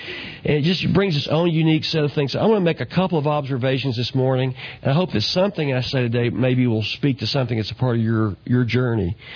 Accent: Dallas, Texas, United States; also born or lived in South Florida; I grew up here in Dallas, but I lived in South Florida for 12 years.

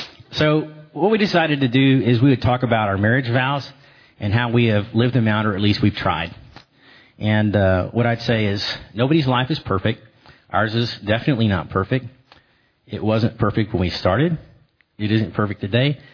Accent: Dallas, Texas, United States; And my family growing up in Lake Highlands was pretty much a picture-perfect family.

